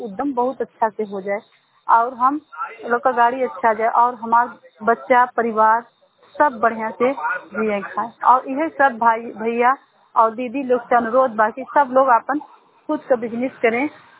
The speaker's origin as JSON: {"language": "Hindi", "town": "Manjesau", "region": "Uttar Pradesh", "country": "India", "said": "हम मंजेसऊ गांव को रहे वाली बिंदवस्ती से। हमारा गांव मंजेसऊ जिला मिर्जापुर मजुआ ब्लॉक पोस्ट जमुआ।"}